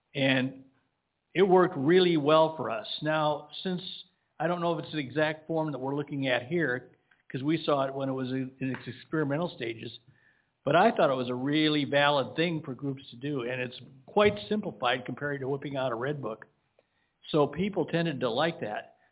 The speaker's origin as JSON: {"language": "English", "region": "Iowa", "country": "United States", "said": "I'm from Iowa, 029."}